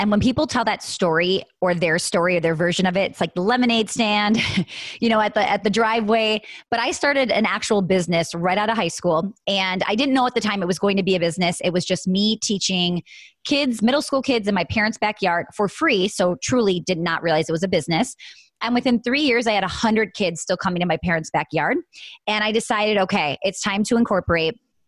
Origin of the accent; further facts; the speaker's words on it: Wisconsin, United States; I'm from Wisconsin. This event was in New York.